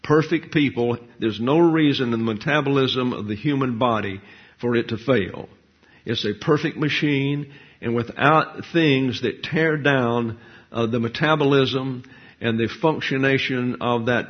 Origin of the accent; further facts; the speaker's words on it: the South, United States; I'm from the South, and for some reason, I don't know why, I think it's maybe the King James Version, but nevertheless, people down there on occasion would become anti-Semitic